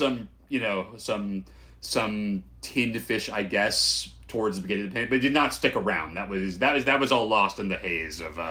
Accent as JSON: {"language": "English", "town": "San Diego", "region": "California", "country": "United States", "tie": "born or raised there", "said": "Yeah, I grew up in San Diego too, so I like, you know, it was we were a fresh fish society, obviously, down there."}